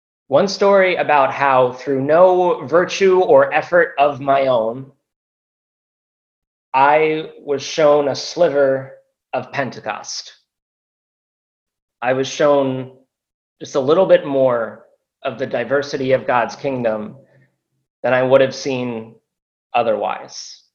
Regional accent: Philadelphia, Pennsylvania, United States; born there; I was born in South Philly. Years would pass, and then eventually my parents and myself moved back to central PA.

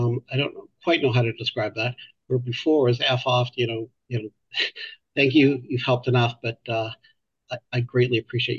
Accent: Calgary, Alberta, Canada; I grew up Jewish in Calgary

